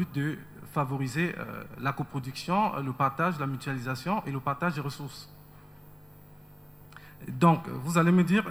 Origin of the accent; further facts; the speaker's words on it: Douala, Littoral, Cameroon; Je viens de Douala au Cameroun.